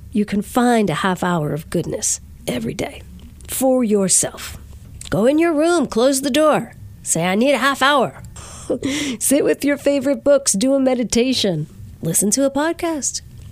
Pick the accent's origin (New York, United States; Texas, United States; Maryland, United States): New York, United States; Verplanck; that will be happening at Mount Carmel Hall in Verplank, my hometown.